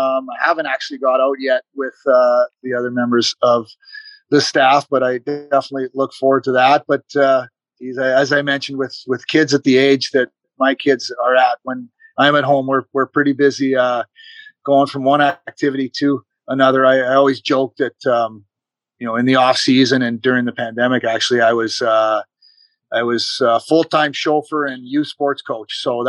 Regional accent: British Columbia, Canada; also born or lived in Kelowna; I'm originally actually from Vancouver Island, way off the west coast of Canada. And then I played in my junior hockey in Kelowna for the Rockets.

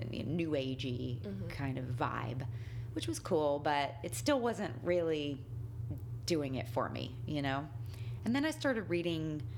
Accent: the South, United States; I grew up in the South, but they were definitely not traditionally religious in any way.

